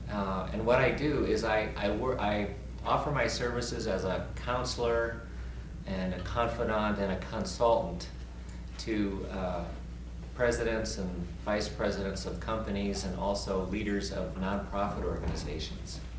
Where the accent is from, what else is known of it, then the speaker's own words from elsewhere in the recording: Northfield, Minnesota, United States; now in Colorado, United States; I live in Colorado, but I grew up in Minnesota, grew up in Northfield, Minnesota, went to grade school, middle school, and high school, and college all in the same town, went to St. Olaf.